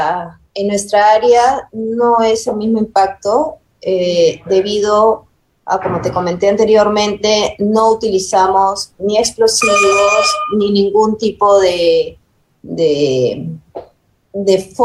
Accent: Peru; now in Temperley, Argentina; en la ciudad donde yo vivo en Temperlé, y bueno, hace 2 años, cuando menciono que soy peruana

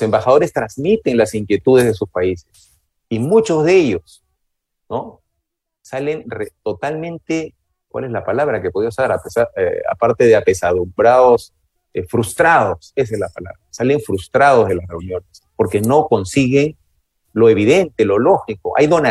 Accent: Peru; No somos estúpidos los peruanos, creo, ¿no?

